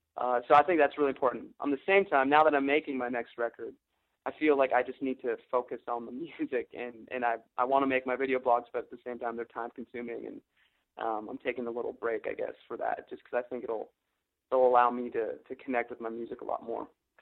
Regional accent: Canada; And it makes me proud as a Canadian

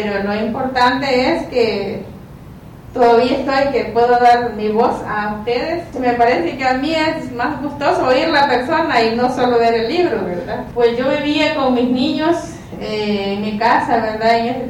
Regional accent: Morazán, El Salvador; soy de Morazán, de Oriente, del país de El Salvador.

